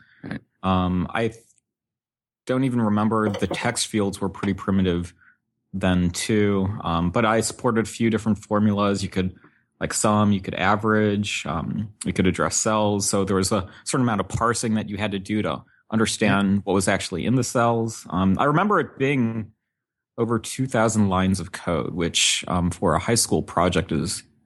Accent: St. Louis, Missouri, United States; I grew up in St. Louis, which isn't really the hub of technology, but there's a few things in St. Louis

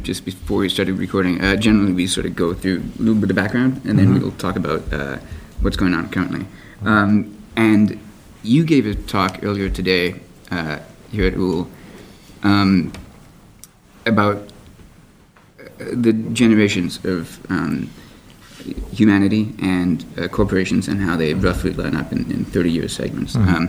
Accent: Montreal, Quebec, Canada; I'm from Montreal.

